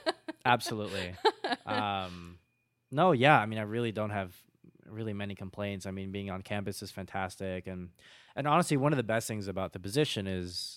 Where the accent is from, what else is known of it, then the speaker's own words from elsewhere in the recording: Miami, Florida, United States; now in Chicago, United States; when I tell people that I'm from Miami, they always think I'm insane for moving to Chicago because of the weather.